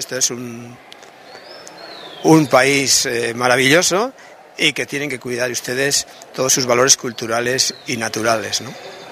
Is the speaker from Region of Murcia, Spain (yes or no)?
no; Basque Country, Spain; first language Basque; Spanish is a second language; soy de una comunidad europea que es la del País Vasco. Yo también hablo una lengua muy distinta del castellano, que es mi lengua materna, mi primera lengua, la que me enseñaron en mi familia.